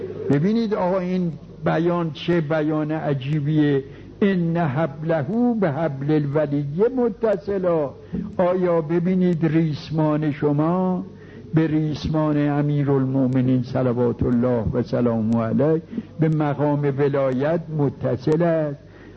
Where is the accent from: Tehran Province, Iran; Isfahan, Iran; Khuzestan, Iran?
Tehran Province, Iran; Tehran; ما اهل تهران هستیم.